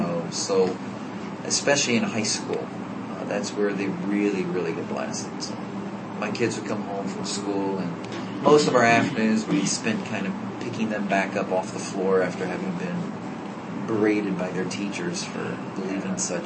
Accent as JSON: {"language": "English", "region": "Virginia", "country": "United States", "moved": "yes", "lives_now": "Paris, France", "said": "I consider Northern Virginia home, was, but I've been in Paris, France for almost half my life. So really, Paris is home now."}